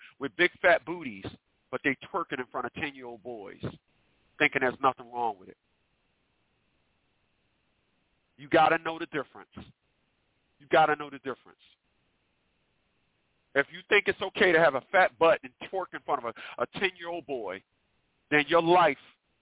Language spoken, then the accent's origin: English; Newark, New Jersey, United States; Now, I'm from Newark, New Jersey. If you're not from Newark, New Jersey, I'm not talking to you.